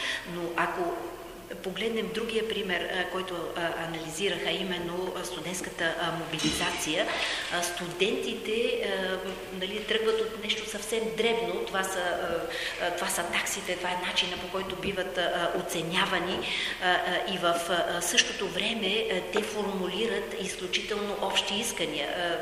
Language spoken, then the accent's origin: Bulgarian; Canada; Ето аз идвам от Канада